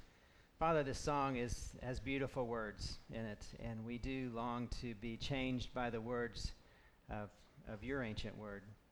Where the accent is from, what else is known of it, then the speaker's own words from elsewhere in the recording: Franklin, Indiana, United States; born there; I was born in the Johnson County Memorial Hospital in Franklin, Indiana.